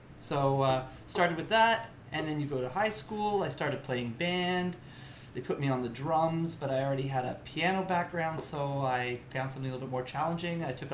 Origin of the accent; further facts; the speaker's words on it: Toronto, Ontario, Canada; Oh, well, I grew up here in Toronto. Hello to my North York Steels and Young crew.